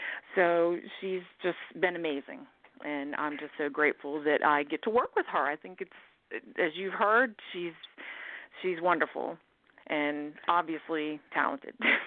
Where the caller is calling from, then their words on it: Alabama, United States; I'm calling from Alabama.